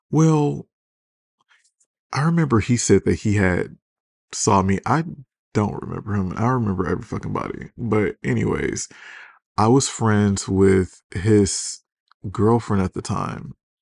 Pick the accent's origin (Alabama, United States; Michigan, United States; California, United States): Michigan, United States; Detroit; Like, I'm from Detroit, you know?